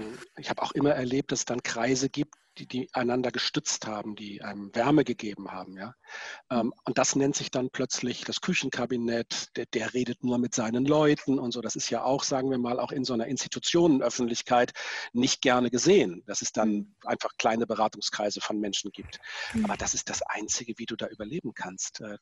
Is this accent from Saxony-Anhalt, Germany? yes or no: no; Itzehoe, Schleswig-Holstein, Germany; weil ich mit 14 einen Pastor in Itzehoe, da wo ich herkomme, kennengelernt habe